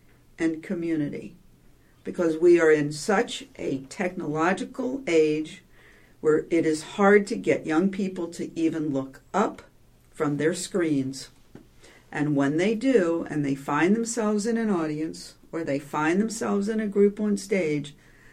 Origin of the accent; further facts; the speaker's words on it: Hydesville, Maryland, United States; I'm from Washington, D.C. I'm actually from Hydesville, Maryland. And I did not want to live in New York City.